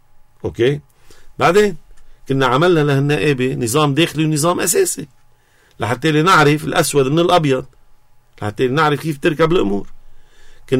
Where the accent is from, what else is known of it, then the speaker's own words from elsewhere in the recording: Lebanon; نحن كشعب لبناني عم نروح نتبهدل